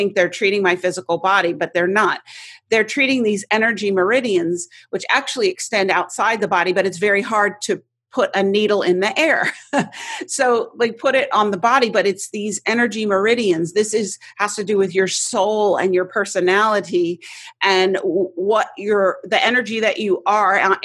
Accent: New York City, New York, United States; You know, I grew up in New York City to a mother who was very unconventional.

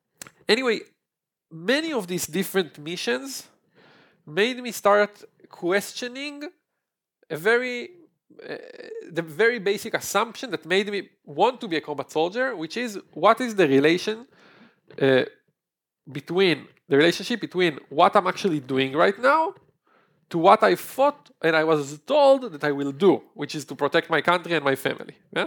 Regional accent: Israel; English is a second language; that's how we grew up in Israel.

